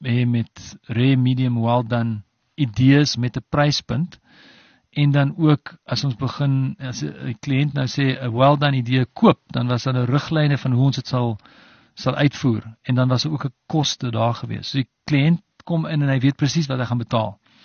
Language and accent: Afrikaans; Stellenbosch, Western Cape, South Africa; born there; Ek's gebore in Stellenbosch in 1968, so dis 51 jaar terug, amper, 50 jaar terug. So Stellenbosch, even toe, so ek sê, is 'n klein dorpie soos Prieska of weet, die klein plekkies nie.